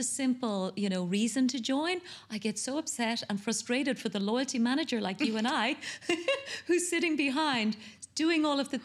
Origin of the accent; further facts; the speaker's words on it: Ireland; now in United Arab Emirates; And here in the UAE, we're so lucky. I'm from Ireland, you're from Italy, we all speak English.